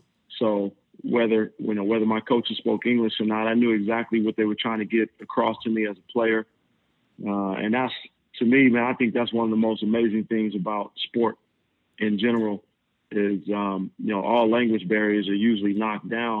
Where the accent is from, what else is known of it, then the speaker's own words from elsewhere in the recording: California, United States; now in Europe; my first NBA team was the Golden State Warriors, which is my hometown.